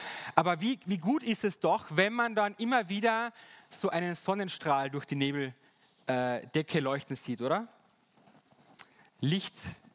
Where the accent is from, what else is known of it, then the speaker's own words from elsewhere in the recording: Styria, Austria; born there; Ich bin ein gebürtiger Steirer, das liegt daran. Und dass meine Großeltern väterlicherseits aus Serbien kommen. Genau, ich kann aber kein Wort Serbisch leider. Genau, ich wohne jetzt im schönen Affels